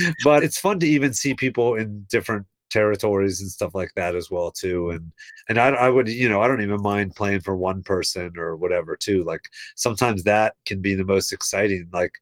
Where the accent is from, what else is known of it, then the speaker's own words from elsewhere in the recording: Virginia, United States; growing up in Virginia where I grew up, and like, you know, putting on … in your car and blasting it while you're driving it around